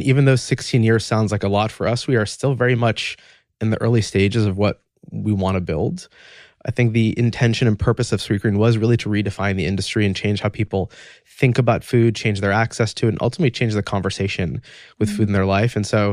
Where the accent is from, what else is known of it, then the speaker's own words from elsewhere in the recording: New York, United States; and I'm from New York, they're from